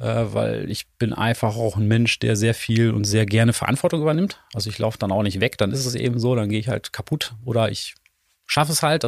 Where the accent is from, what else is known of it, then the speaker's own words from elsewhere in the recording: Silesian Voivodeship, Poland; now in Paderborn, Germany; Nee, wir sind aus Polen hier rüber raus, aus Schlesien genauer genommen, und hatten dann die Wahl, entweder nach Paderborn oder nach München zu kommen. Mein Vater war Ingenieur für Stahlbau